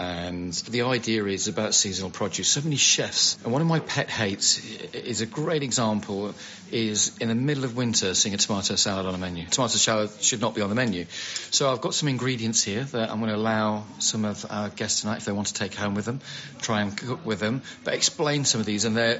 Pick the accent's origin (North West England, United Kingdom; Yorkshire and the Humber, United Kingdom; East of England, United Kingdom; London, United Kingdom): Yorkshire and the Humber, United Kingdom; Sheffield; also born or lived in Italy; I'm a Yorkshire boy, and I was from an Italian background, but born and raised in Sheffield. I went to catering college up there. I then did travel the world. You know, I grew up in a working men's club.